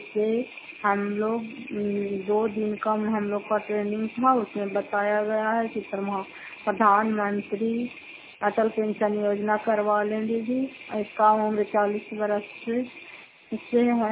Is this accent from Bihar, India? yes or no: yes; Fatehpur, Bihar, India; घर फतेहपुर, पंचायत मकरौता, जिला नालंदा, खराब कच्चा ब्लॉक की निवासी हूँ